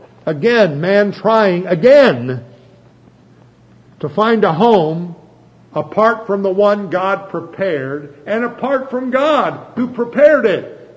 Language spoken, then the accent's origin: English; Chillicothe, Ohio, United States; I mentioned I was from Chillicothe, and I was born and raised there, and we lived at 1179 Nelson Drive.